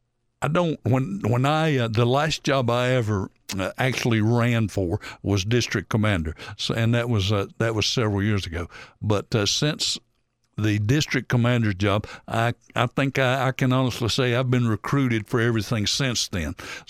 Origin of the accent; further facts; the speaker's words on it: North Carolina, United States; born and raised in North Carolina, just honored to be a Tar Heel.